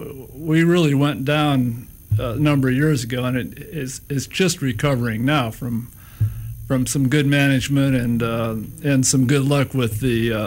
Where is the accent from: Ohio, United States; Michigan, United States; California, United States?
Ohio, United States; now in Alabama, United States; I'm from Ohio.